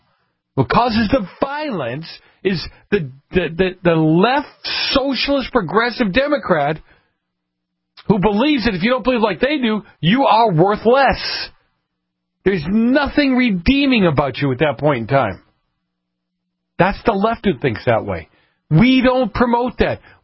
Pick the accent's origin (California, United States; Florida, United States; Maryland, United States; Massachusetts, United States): Massachusetts, United States; Boston; But I grew up in Boston, and I grew up in downtown Boston, okay? In the north end of Boston, when the mafia had a lot of influence.